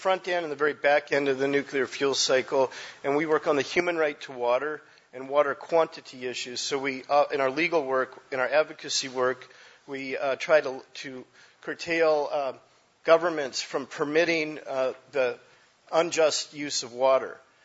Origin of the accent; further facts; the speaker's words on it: Alaska, United States; I'm from Alaska. I'm an American Indian.